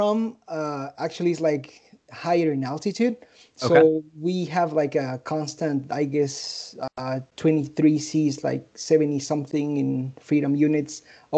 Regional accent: Mexico; also born or lived in Vancouver, Canada; now in Detroit, United States; I was born and raised in Mexico. Okay. A small town really close to Mexico City, about 40 miles east of Mexico City. I spent some time of my childhood growing up in Canada, in Vancouver.

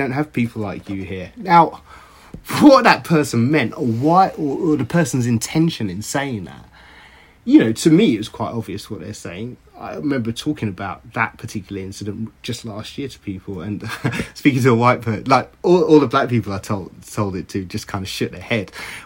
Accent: London, United Kingdom; I had predominantly white friends growing up, nearly exclusively white. I grew up in Maida Vale, St John's Wood, and you just went home and lived with it.

